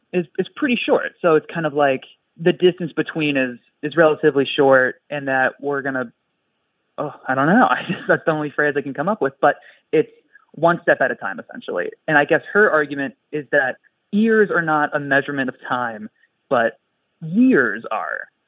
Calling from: Spokane, Washington, United States; I'm calling from Spokane.

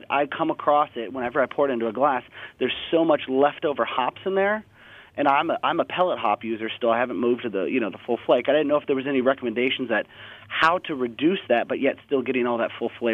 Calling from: Seattle, Washington, United States; I'm actually over here in Seattle, Washington.

